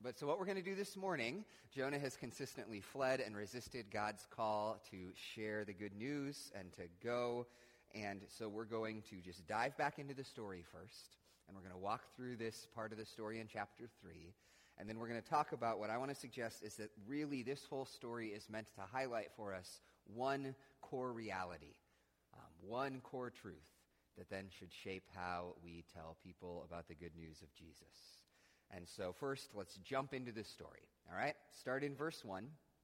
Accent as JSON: {"language": "English", "town": "Rockford", "region": "Illinois", "country": "United States", "said": "when I'm traveling somewhere and people ask where I'm from, I say that I'm from Rockford. And if you were like, no, you live in Stillman Valley, and that's like 10 miles from Rockford"}